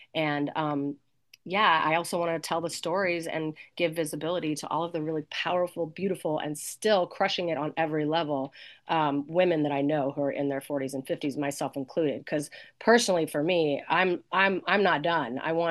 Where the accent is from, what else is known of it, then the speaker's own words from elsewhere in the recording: Provo, Utah, United States; I grew up Mormon. I'm from Provo, Utah.